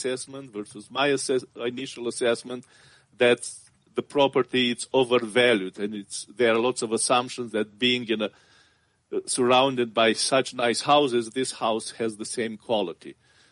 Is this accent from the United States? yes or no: no; Canada; being Canadian and not fully U.S. residents yet.